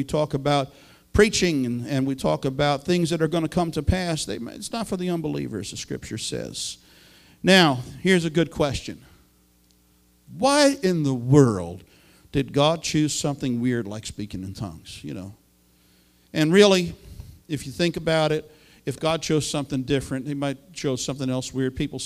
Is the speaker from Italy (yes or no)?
no; New York City, New York, United States; This is a Bronx boy. I grew up in New York City.